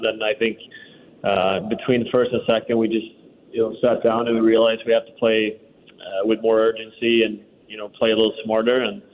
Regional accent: Sweden; Growing up in Sweden, no one plays baseball, so it's, you know, barely know how to throw a ball.

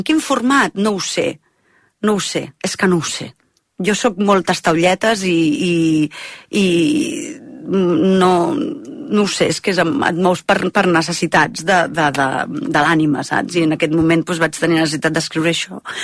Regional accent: Tarragona, Catalonia, Spain; l'àvia està ubicada a Tarragona, que és d'on soc jo, no?

